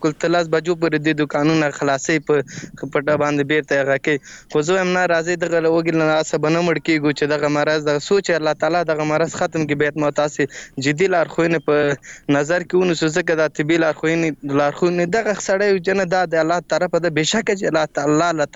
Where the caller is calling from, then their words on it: Laghman, Afghanistan; اړیکه مې لغمان څخه نیولې ده.